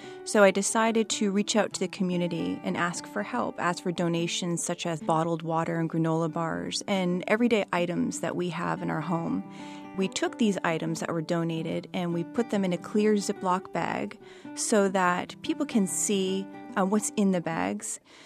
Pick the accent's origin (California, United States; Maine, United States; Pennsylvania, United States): Maine, United States; Hamden; Growing up in Hamden, I didn't always notice that there was a problem with people in need in the area.